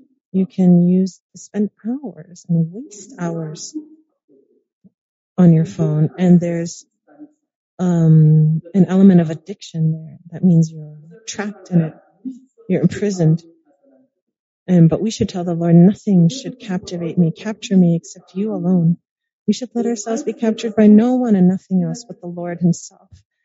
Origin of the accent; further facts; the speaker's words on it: Turkey; English is a second language; because where I come from the Turkey, we lived in a little town, and there we didn't even have running water.